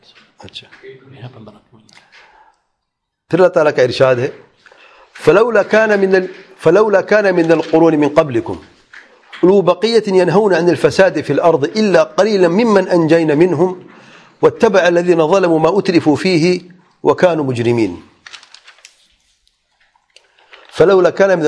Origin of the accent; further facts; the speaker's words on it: Pakistan; اس کو پتہ نہیں تھا میں پاکستانی ہوں. تو جو دیکھا, اچھا پاکستانی, ہاتھ ملایا, میں کہ جی ہاں پاکستانی ہوں.